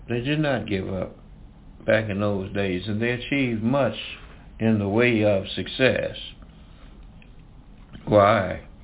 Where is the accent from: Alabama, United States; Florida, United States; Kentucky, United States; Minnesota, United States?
Alabama, United States; Tuskegee; the time when I was a boy growing up in Tuskegee, a young teenager growing up in Tuskegee, something has happened.